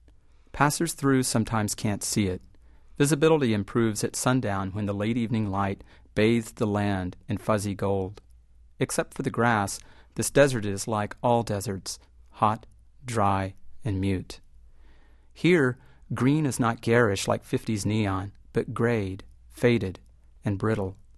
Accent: Texas, United States; The Elm Fork kind of meanders its way right in between, and I grew up right on the Elm Fork.

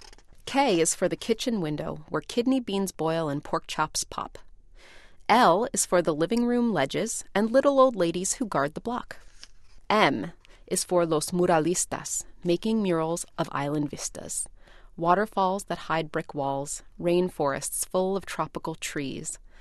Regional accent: Philadelphia, Pennsylvania, United States; the thing about growing up in North Philly and, you know, there a house would burn down or a house would kind of fall apart and be dilapidated.

